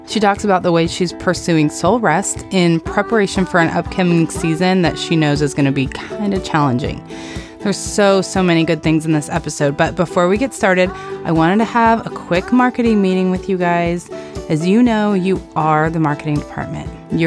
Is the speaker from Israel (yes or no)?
no; Arizona, United States; I'm from Arizona.